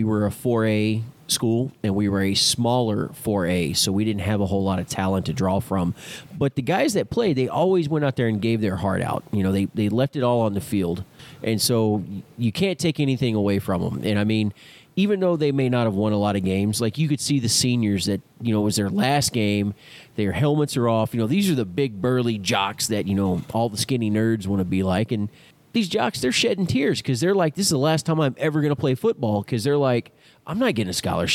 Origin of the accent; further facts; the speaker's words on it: Dallas, Texas, United States; I was born and raised I was born in Dallas, I was raised in the area of Dallas, right? Like 30 minutes south of Dallas. So I grew up with the Cowboys.